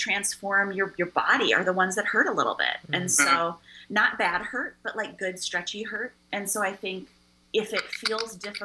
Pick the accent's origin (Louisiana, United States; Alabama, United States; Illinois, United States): Illinois, United States; Chicago; Well, you know, growing up in Chicago, all my friends are Catholic. all my best friends from growing up are Catholic.